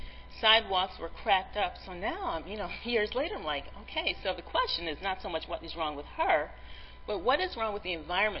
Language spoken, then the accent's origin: English; Chicago, Illinois, United States; I'm from Chicago, and I was away from the city for a long, long time.